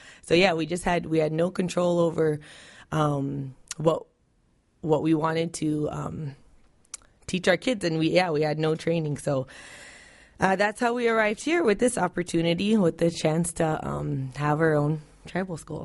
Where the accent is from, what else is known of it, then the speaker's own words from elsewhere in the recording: Nome, Alaska, United States; I'm from Nome, Alaska, and my mom's family is from King Island. And I'm representing my tribe, King Island Native Community.